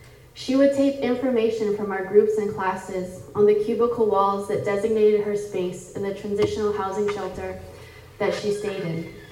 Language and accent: English; Hawaii, United States; moved away as an adult; my communities growing up in Hawaii. I really began to more deeply cultivate these beliefs through my experiences working in social services in Hawaii before moving to Oregon for law school.